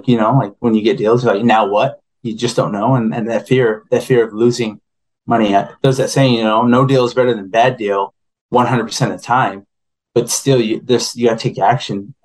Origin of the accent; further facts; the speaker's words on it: Utah, United States; also born or lived in Arizona; Utah, I grew up in Utah all my life until about 9 years ago.